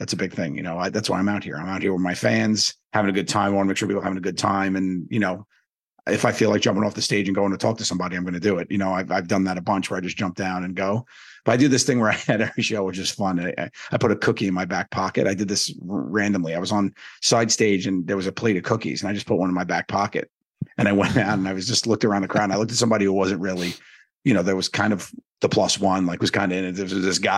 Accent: Staten Island, New York, United States; But yeah, so growing up in Staten Island was a thing.

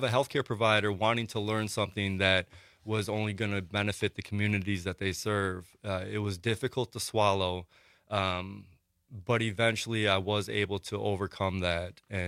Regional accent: Madison, Wisconsin, United States; Well, I'm from Madison, Wisconsin. I was born on the north side, and I haven't left.

